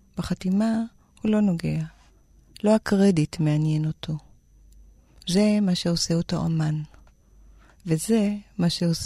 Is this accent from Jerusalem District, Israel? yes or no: no; Tel Aviv, Tel Aviv District, Israel; born there; כן, נולדתי בתל אביב. נולדתי ברחוב הנביאים. כן, ועכשיו אני גרה במרחק שתי דקות משם, משדרות דוד המלך.